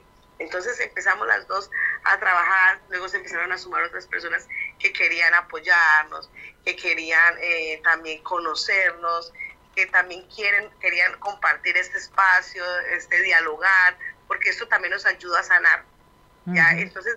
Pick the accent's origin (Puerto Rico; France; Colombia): Colombia; Valle del Cauca; yo soy del Valle del Cauca